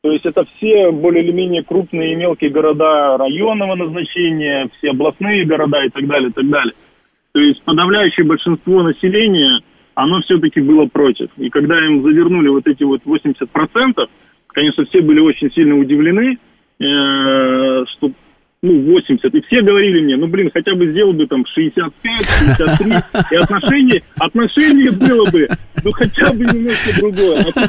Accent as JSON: {"language": "Russian", "region": "Brest Region", "country": "Belarus", "tie": "born or raised there", "said": "я сам родом из Брестской области, это Полесье, почти граница с Украиной"}